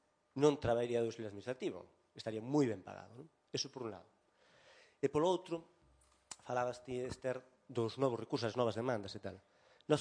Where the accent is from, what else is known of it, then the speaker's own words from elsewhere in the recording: Galicia, Spain; unha riqueza, que é unha riqueza nosa, como galegos, unha riqueza tamén nosa